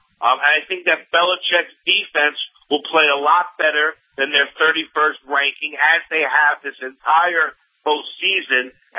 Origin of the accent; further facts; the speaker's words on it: New York, United States; I'm going to be, rooting for New York because I'm a New Yorker.